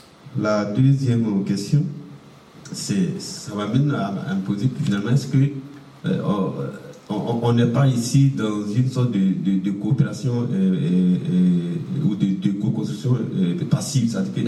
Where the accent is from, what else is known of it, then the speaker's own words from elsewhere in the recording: Côte d’Ivoire; Et je viens de la Côte d'Ivoire.